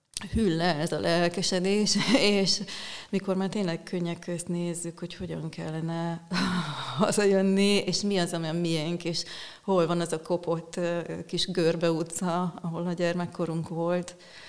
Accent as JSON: {"language": "Hungarian", "town": "Szeged", "region": "Csongrád-Csanád", "country": "Hungary", "tie": "born there", "lives_now": "Székesfehérvár, Hungary", "said": "én egyébként szegedi születésű vagyok"}